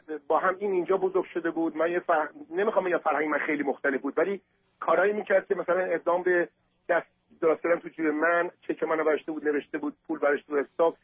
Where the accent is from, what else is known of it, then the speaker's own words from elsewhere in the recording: Iran; moved away; من 20 سال تو خارج از ایران هستم